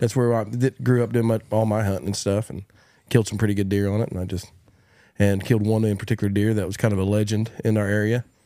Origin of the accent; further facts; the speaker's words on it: Fort Supply, Oklahoma, United States; also born or lived in Kingfisher; I went to Sports Supply when I was till 8th grade. My mom was a basketball coach. And we moved from Fort Supply to a town called Kingfisher, which is close to Oklahoma City.